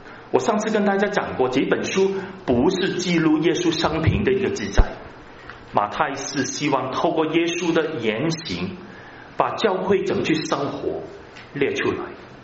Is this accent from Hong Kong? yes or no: yes; Hong Kong; 我年轻的时间在香港长大，当时香港很多都是华人，只有少数的是一个南亚裔的一些人，好像是印度人啊，还有扎基斯坦的人。